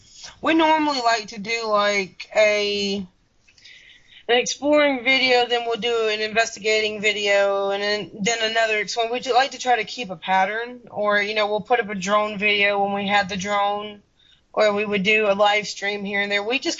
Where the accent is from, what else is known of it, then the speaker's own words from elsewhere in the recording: Alabama, United States; we were living in Lower Alabama, closer to Mobile. That was my hometown.